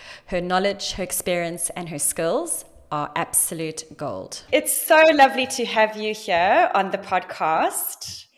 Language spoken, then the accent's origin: English; South Africa; We have a very similar background. We're both from South Africa. We're both ex-yachties.